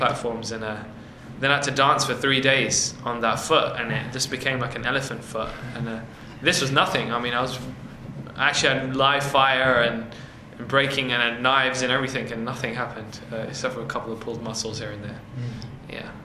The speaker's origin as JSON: {"language": "English", "country": "United Kingdom", "accent": "British", "said": "I tried to neutralize my British accent a bit"}